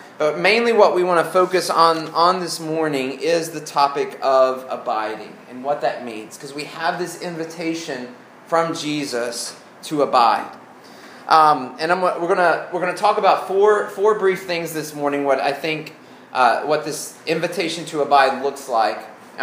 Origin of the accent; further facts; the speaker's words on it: Arkansas, United States; now in Louisville, United States; I mean, we had vines growing up in Arkansas, but they didn't grow as fast as they do here.